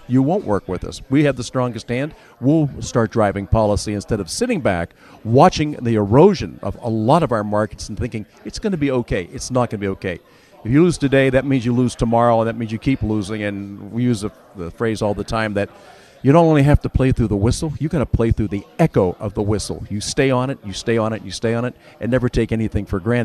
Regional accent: Butler, Pennsylvania, United States; So if I'm driving from my hometown in Butler, where there's a place to get on the pike and I'm going to Philadelphia, stay away from the exits.

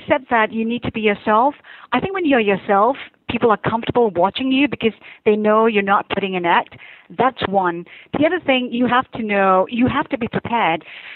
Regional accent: Singapore; I'm an Asian, I'm a Singaporean, I'm a Malay.

